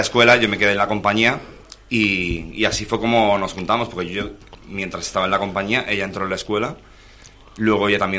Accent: Madrid, Community of Madrid, Spain; soy de Madrid.

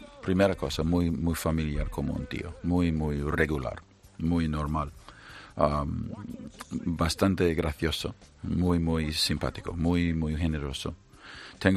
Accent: San Diego, California, United States; Spanish is a second language; now in Spain; Pues empecé porque yo, en mi juventud, yo crecí en San Diego, al lado de la frontera de México.

